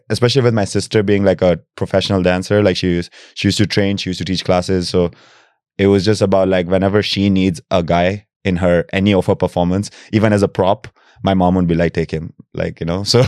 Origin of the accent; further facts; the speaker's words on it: Tanzania; Well, I come from Tanzania, so that's a big, big part of my identity. You know, born and raised there.